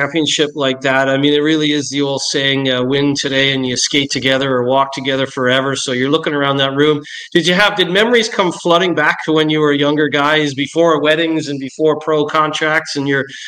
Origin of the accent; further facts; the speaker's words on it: Newfoundland and Labrador, Canada; now in Ireland; I live in Ireland now, but I'm from Newfoundland.